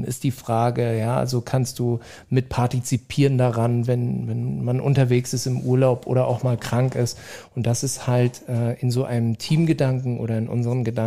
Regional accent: East Germany, Germany; Aber ich bin in der DDR groß geworden.

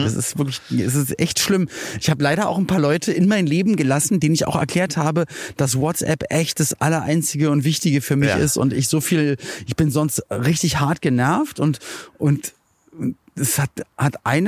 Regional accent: Berlin, Germany; Also ich komme ja aus Berlin-Spandau.

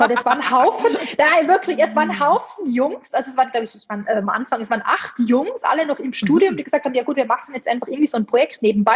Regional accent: Tyrol, Austria; Genau, also ich bin in den Kitzbüheler Alpen groß geworden. Also Tourismus pur von klein auf natürlich, 5 Minuten von der Gondelstation entfernt.

